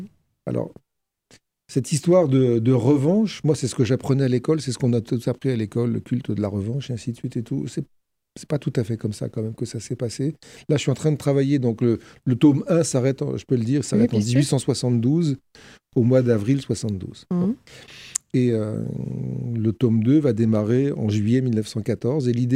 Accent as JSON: {"language": "French", "town": "Paris", "region": "Île-de-France", "country": "France", "said": "Enfin, moi, je suis parisien d'origine, donc je connaissais pas cette histoire d'optant."}